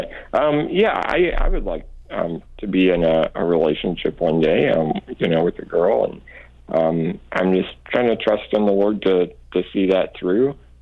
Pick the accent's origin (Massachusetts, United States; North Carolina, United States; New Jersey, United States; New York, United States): North Carolina, United States; it started back home in North Carolina.